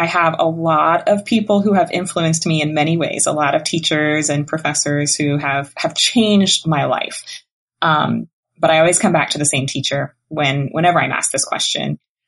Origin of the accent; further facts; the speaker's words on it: Key Largo, Florida, United States; I grew up down in the Florida Keys and in the Upper Keys near Key Largo.